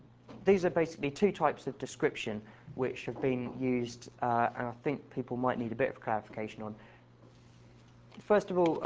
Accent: Bristol, South West England, United Kingdom; as you've guessed, I'm probably from, probably have guessed, I'm from Bristol.

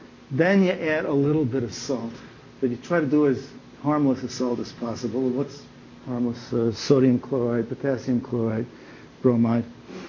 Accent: New York, United States; I'm from New York, you don't have to be polite.

